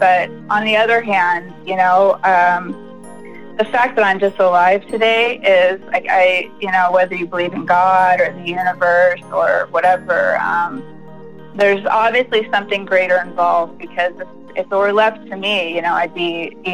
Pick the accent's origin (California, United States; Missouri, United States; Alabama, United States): California, United States; Temecula; I am from Temecula, California.